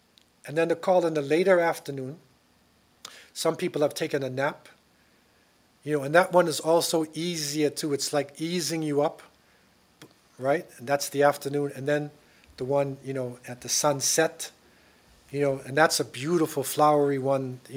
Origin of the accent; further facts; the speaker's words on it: United States; born there; because I was born in America, right?